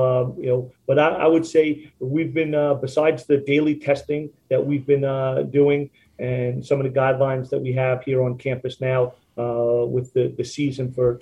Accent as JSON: {"language": "English", "town": "Long Island", "region": "New York", "country": "United States", "tie": "born or raised there", "said": "starting, at Springfield and growing up on Long Island with, my high school coaches and some of the mentors I've had"}